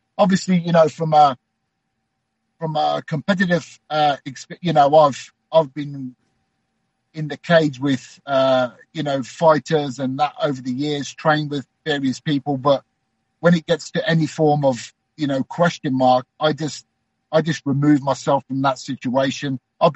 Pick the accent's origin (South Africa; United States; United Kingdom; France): United Kingdom; Birmingham, West Midlands; I live in Birmingham. You know, Birmingham's my hometown. When the UFC come here, I can be back.